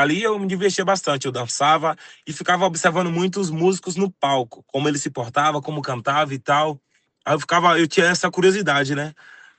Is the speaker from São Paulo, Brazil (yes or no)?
no; Iramaia, Bahia, Brazil; Nasci lá na cidade mesmo, mas me criei mesmo na roça, no município de Ira Maia, né? Lá na região da Lagoa do Arroz, que é onde eu cresci mesmo, lá na minha roça, como eu costumo dizer.